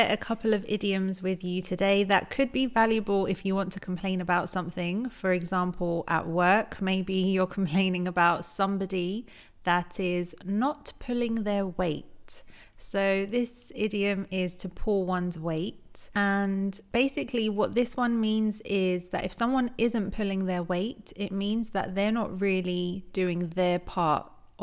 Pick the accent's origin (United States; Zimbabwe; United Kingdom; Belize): United Kingdom; England; now in abroad; as a Brit that lives abroad and in a Latin country as well